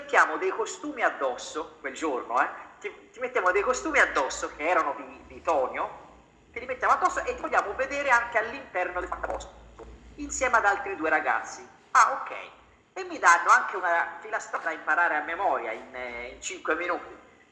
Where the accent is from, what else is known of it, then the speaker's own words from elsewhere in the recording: Prato, Tuscany, Italy; also born or lived in Rome; Io lavoravo nel frattempo a Roma, io sono toscano, sono di Prato, però vivevo a Roma